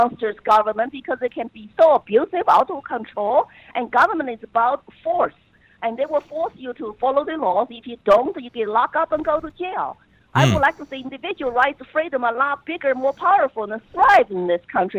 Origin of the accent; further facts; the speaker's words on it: Sichuan, China; the Christians in my home state, Sichuan province, and they all have been prosecuted